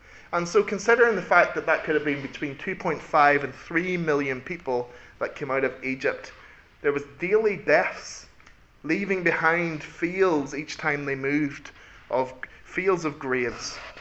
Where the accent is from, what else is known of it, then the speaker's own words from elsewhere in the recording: Northern Ireland, United Kingdom; as I said before, I'm from Northern Ireland.